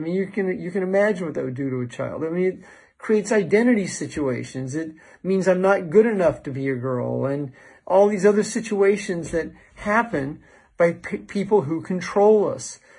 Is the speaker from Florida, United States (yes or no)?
no; Iowa, United States; So I grew up in Iowa, in Southeast Iowa, very close to Maharishi International University, MIU.